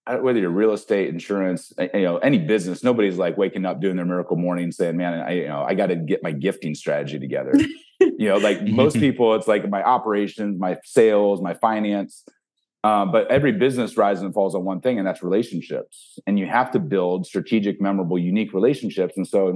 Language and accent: English; Ohio, United States; I grew up milking goats, not the most sexy thing. I didn't grow up around a lot of nice gifts. I grew up in Ohio.